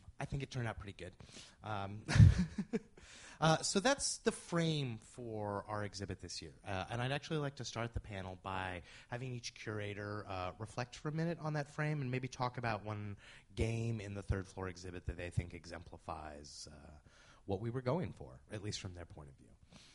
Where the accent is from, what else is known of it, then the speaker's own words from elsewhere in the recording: West Coast, United States; it's like 8 a.m. on a Sunday because I'm from the West Coast. So